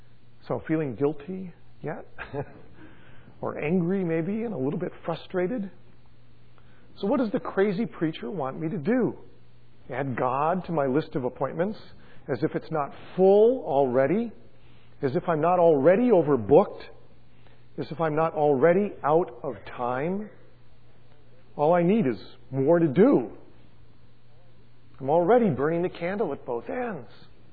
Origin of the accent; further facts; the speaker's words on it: Illinois, United States; moved away as an adult; 1969, I moved from Illinois to California.